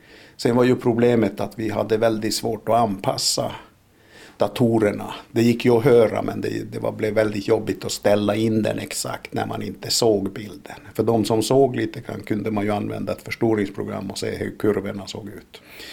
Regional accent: Norrbotten County, Sweden; Jag kallar mig svensk. Oftast. Fast jag vet ju att jag är född i Tornedal. Är det någon som frågar var jag kommer ifrån så är det ju Tornedal.

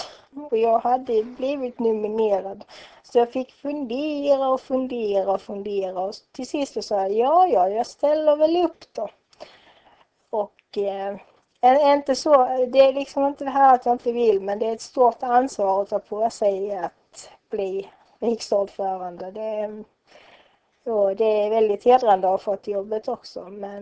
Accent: Trolle-Ljungby, Skåne, Sweden; also born or lived in Kristianstad / Vä; now in Lund, Sweden; Jag kommer ifrån Kristianstad ursprungligen. Så bodde större delen av min barndom i Trolle-Ljungby utanför Kristianstad. Sen när jag gick i åttan så flyttade vi in till Vä. Och sen flyttade jag ner här när jag började plugga. Och här har jag blivit kvar.

